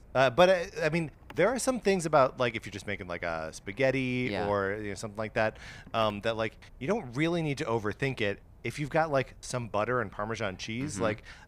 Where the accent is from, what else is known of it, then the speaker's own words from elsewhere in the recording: Kenosha, Wisconsin, United States; There was an Italian restaurant in my hometown of Kenosha, Wisconsin, called Pasta El Dante.